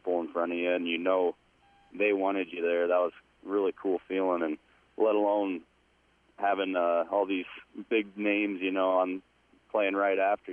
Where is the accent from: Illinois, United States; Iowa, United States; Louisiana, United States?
Iowa, United States; Manning; Well, I'm from Manning originally